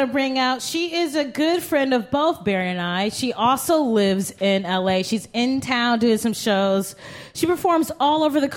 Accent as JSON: {"language": "English", "region": "Ohio", "country": "United States", "said": "I was like, I can't do it. Yep. I'm from Ohio."}